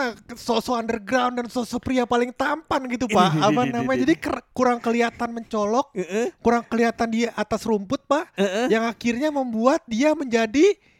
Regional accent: Padang, West Sumatra, Indonesia; Gue kan orang Padang. Gue kan orang Padang.

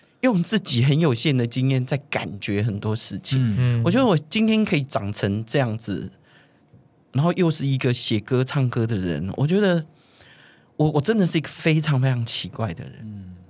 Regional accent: Tainan, Taiwan; 我虽然五十几岁，你们虽然都还很年轻，然后我是爸爸妈妈不同族，我在台南出生、我就是从小生活在汉人的社会里面、然后我完全没有机会学习自己的母语，因为爸爸跟妈妈正好就是不一样族群

